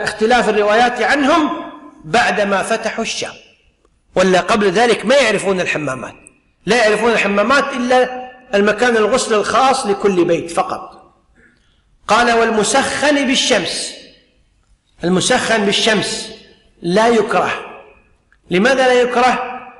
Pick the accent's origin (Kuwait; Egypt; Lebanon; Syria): Kuwait; مثل عندنا في الكويت ما نسميه بالماء الصليبي